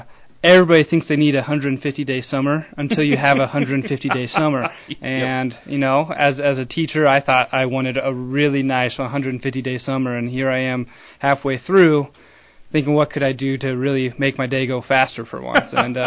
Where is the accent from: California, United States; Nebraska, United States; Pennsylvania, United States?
Nebraska, United States; Hastings; Yeah, so originally I'm from Hastings, so I know this A7 district pretty well.